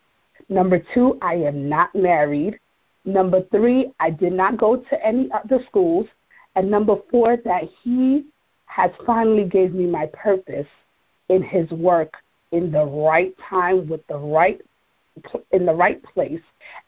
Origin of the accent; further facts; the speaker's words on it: New York, United States; I am originally from New York. Well, actually, I do live in New York.